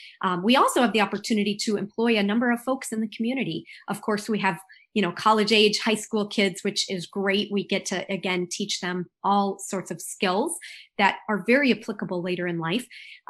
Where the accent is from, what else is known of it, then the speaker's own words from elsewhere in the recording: St. Paul, Minnesota, United States; I'm actually from St. Paul, Minnesota.